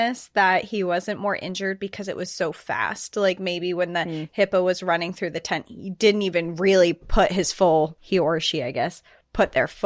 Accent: Colorado, United States; I'm originally from Colorado and live here now, but at the time, I was living on the East Coast.

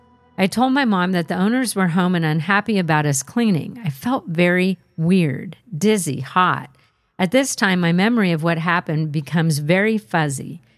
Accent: California, United States; We grew up in Northern California among the redwoods and right on the coast.

